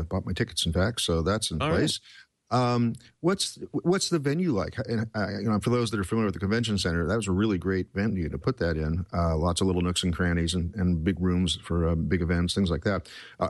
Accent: Portland, Oregon, United States; the biggest change this year, as far as I'm concerned, is you're not in my hometown.

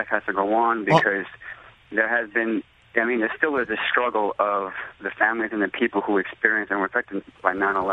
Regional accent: New York City, New York, United States; I am a New Yorker born and raised, and I've lived before 9/11 and after 9/11, and if someone paid me $1 billion, I still wouldn't move out of New York City.

